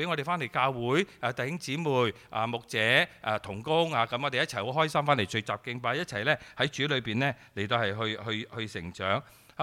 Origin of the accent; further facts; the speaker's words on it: Guangdong, China; 特别我哋广东人吓，我哋咧食嘢都中意食新鲜啊